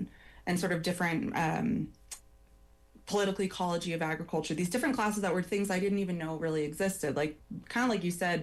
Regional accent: California, United States; My family's in winemaking. I'm from California originally.

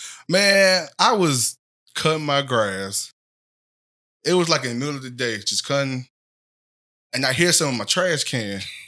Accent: Birmingham, Alabama, United States; My background, well, born and raised right here in Birmingham. Born at Brookwood.

